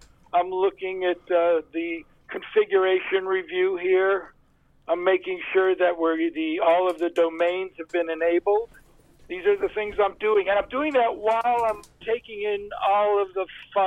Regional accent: Philadelphia, Pennsylvania, United States; from Philly.

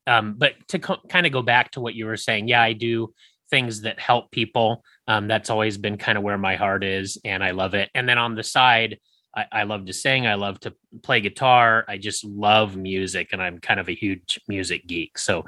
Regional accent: Arizona, United States; So, and I'm from Arizona, where like today it's probably 115.

